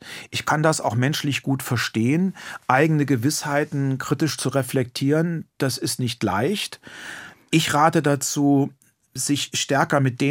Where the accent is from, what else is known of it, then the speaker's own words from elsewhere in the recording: Germany; Ich bin unmittelbar an der Grenze zur ehemaligen DDR geboren, groß geworden, zur Schule gegangen.